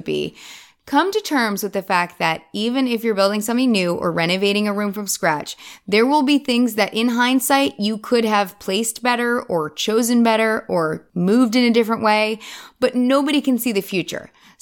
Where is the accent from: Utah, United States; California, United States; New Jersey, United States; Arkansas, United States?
New Jersey, United States; we speak the same language. We're both from Jersey.